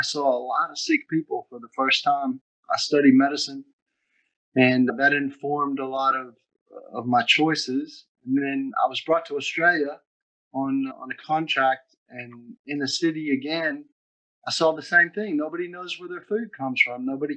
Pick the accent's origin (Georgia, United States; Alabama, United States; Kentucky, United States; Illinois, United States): Kentucky, United States; also born or lived in California; I was born in California, but raised my whole life in Kentucky. We had a generational farm that goes back probably 4 or 5 generations.